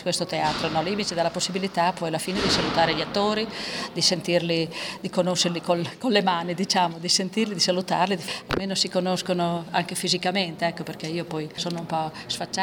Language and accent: Italian; Lugo, Emilia-Romagna, Italy; now in Castel Bolognese, Italy; poi eccomi anche a Lugo, che è il mio paese nativo